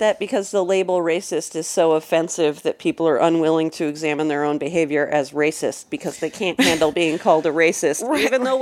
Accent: Napa, California, United States; In middle school, I grew up in Napa, California.

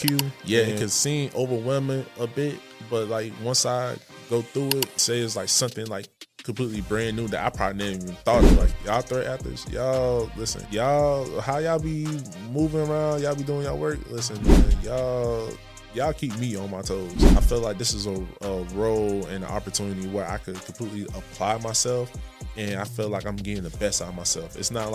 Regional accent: Miami, Florida, United States; I'm from Miami, Florida, a.k.a. Dade County, a.k.a. the Crib. Grew up, born and raised in Miami.

